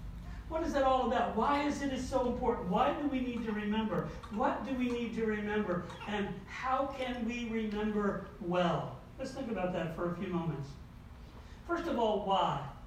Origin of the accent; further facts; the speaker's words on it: Hartland, New Brunswick, Canada; If you've ever visited my hometown in Hartland, New Brunswick, this is the longest covered bridge in the world.